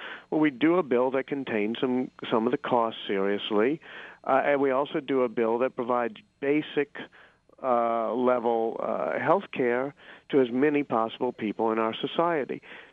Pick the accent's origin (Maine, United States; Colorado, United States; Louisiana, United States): Louisiana, United States; New Orleans; When I grew up in New Orleans, write a lot about New Orleans in that book